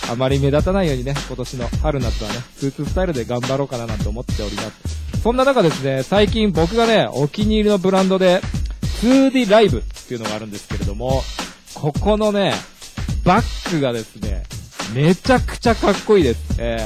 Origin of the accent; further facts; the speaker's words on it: Saitama, Japan; 僕とね同じ地元埼玉から